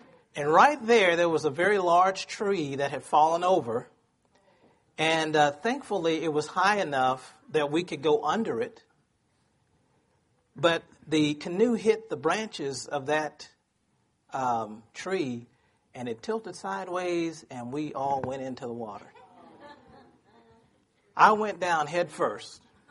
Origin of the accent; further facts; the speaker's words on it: Texas, United States; I grew up in Texas, and I'm a country boy. I used to love going fishing.